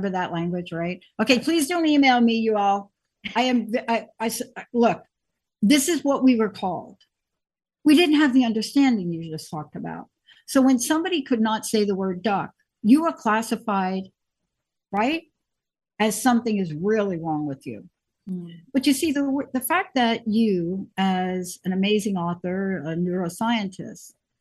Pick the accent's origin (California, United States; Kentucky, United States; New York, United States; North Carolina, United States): New York, United States; Look, I grew up, I'm a kid from New York. I grew up in the projects.